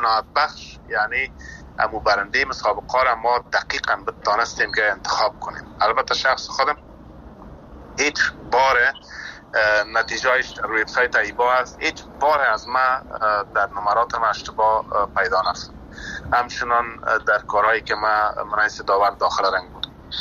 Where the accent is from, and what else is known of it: Afghanistan; born or raised there